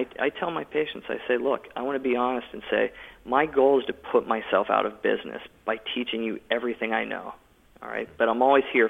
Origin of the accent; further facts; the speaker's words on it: Pittsburgh, Pennsylvania, United States; We're both from Pittsburgh, so yeah, I'm sure it'll happen.